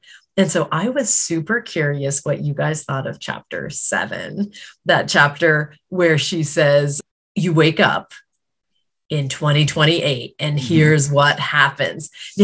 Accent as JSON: {"language": "English", "country": "Canada", "said": "I had a really interesting experience as a Canadian reading this book in 2022."}